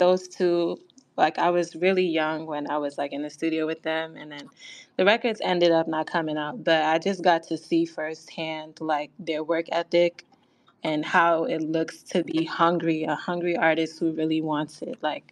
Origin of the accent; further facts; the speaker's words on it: New York, United States; I'm from New York. Like, I feel like New York is very amazing culture over here.